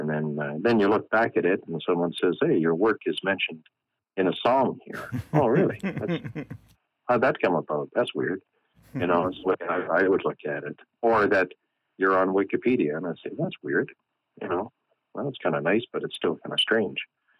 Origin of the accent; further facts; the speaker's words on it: Campbellton, New Brunswick, Canada; And I'm from Campbellton. So I really get excited when I'm in my rental and I'm driving north from Bathurst on that highway.